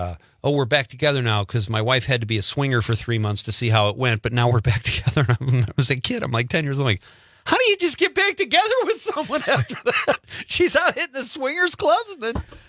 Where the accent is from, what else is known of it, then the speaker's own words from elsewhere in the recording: Marinette, Wisconsin, United States; I know you've been up to my hometown and played